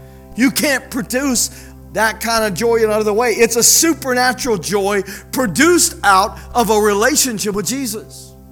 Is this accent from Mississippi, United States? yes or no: yes; Petal, Mississippi, United States; born there; also born or lived in Colorado; I was born in Petal, Mississippi. Like, we're almost to the end of the United States, y'all. Like, we're 1 hour away from the ocean.